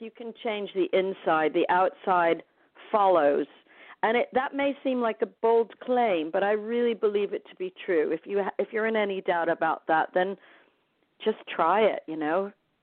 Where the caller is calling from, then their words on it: London, United Kingdom; It's funny, I'm calling from London, but there you go.